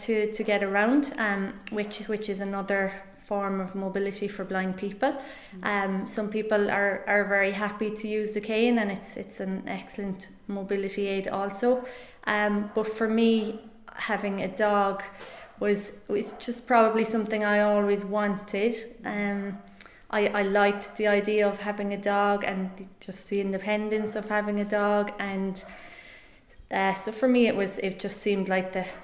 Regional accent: Killorglin, Munster, Ireland; I grew up in Killorglin. My family home is in Beaufort, but I've lived in Killorglin for a long time.

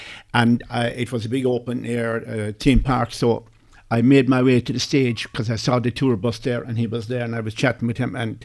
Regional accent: Ireland; And because of I being Irish, it was just wonderful.

